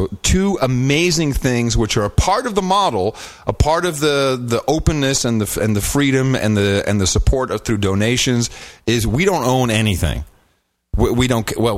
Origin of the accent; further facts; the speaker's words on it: Amsterdam, North Holland, Netherlands; I grew up in Amsterdam. I saw it working quite well, thank you.